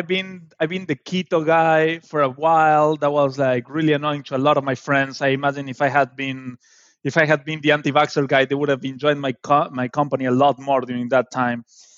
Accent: Argentina; it's from back home. I went to Buenos Aires. I'm not from Buenos Aires

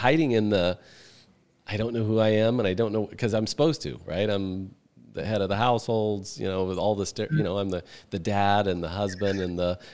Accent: Midwest, United States; I've been to gong baths, and I'm from the Midwest.

